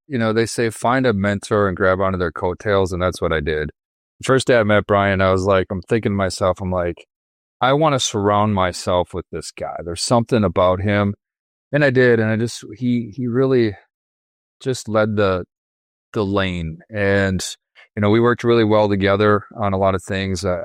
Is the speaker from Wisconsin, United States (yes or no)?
yes; Wisconsin, United States; And I'm from Wisconsin.